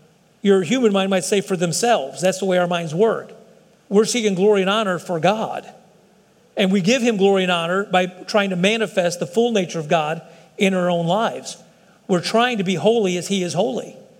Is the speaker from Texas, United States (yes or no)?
yes; Texas, United States; I'm a Texan. I get it.